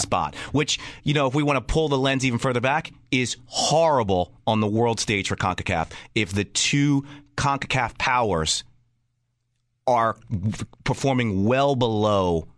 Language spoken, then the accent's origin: English; United States; you know, I'm an American, so I understand the playoff system.